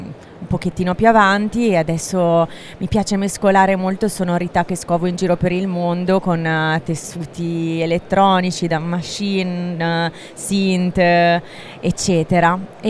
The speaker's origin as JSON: {"language": "Italian", "town": "Alessandria", "region": "Piedmont", "country": "Italy", "tie": "born or raised there", "said": "Io vengo dalla provincia, vengo da Alessandria, mi hanno portato a fare le mie prime lezioni di pianoforte a 6 anni"}